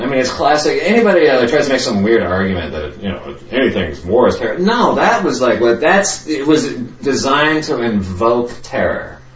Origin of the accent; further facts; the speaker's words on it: San Diego, California, United States; And I'm from San Diego, and I've been through lots of big cities, but I've never been to New York and seen the skyscrapers in New York.